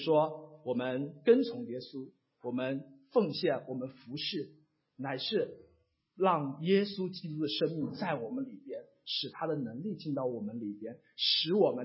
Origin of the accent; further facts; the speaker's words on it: China; 我曾经成长在一个中国大陆的知识分子家庭